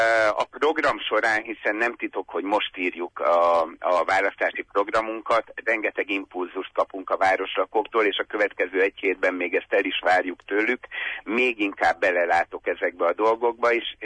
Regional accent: Odorheiu Secuiesc, Harghita, Romania; also born or lived in Cluj-Napoca; Én egy tudatos városlakó vagyok, tehát én Székelyudvarhely nekem a szülővárosom, ráadásul az a város, amelyik a szívemnek a legkedvesebb. Úgyhogy egy 14 éves kolozsvári kitérőt leszámítva tudatosan éltem itt Székelyudvarhelyen

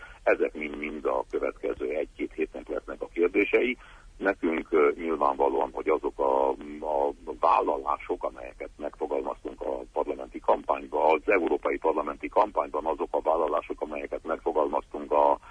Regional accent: Transylvania, Romania; következnek még megmérettetések otthon Erdélyben

